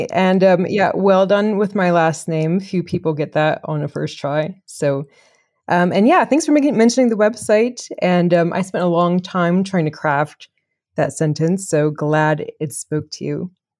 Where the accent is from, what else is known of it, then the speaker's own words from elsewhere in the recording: Chapel Hill, North Carolina, United States; I grew up in the United States. I'm from Chapel Hill, North Carolina, originally born and raised, like one place.